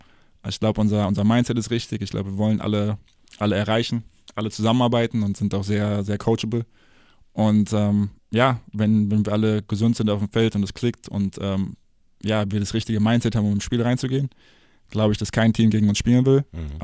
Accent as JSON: {"language": "German", "town": "Wiesbaden", "region": "Hesse", "country": "Germany", "said": "ich bin ja auch aus Wiesbaden. Er liegt ja auch am Rhein"}